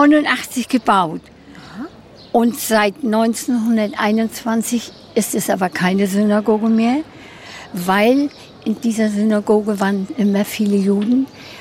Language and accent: German; Bützow, Mecklenburg-Vorpommern, Germany; born there; Ich bin gebürtige Bützowerin.